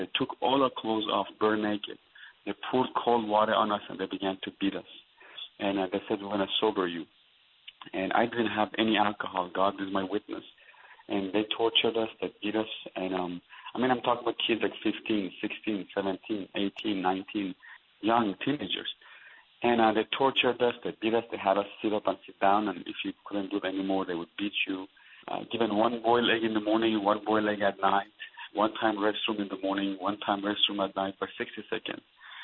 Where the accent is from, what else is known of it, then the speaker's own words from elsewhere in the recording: Iran; I was born and raised in Iran as a Shiite Muslim. I was a devout Muslim.